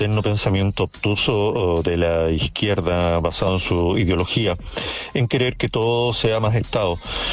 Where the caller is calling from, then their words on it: Santiago, Santiago Metropolitan Region, Chile; de Santiago Centro.